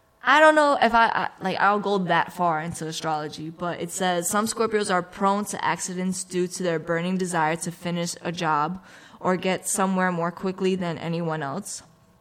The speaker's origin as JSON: {"language": "English", "town": "New York City", "region": "New York", "country": "United States", "lives_now": "Amherst, United States", "said": "I'm usually from New York City, which is basically the city. Everybody knows New York City."}